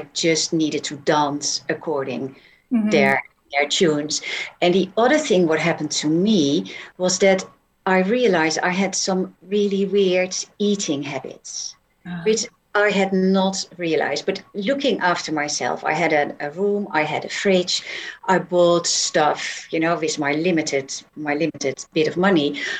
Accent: Netherlands; Yeah, I grew up in the Netherlands.

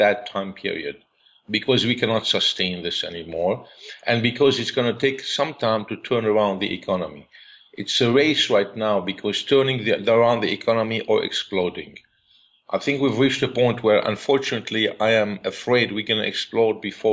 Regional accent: United States; I'm an American.

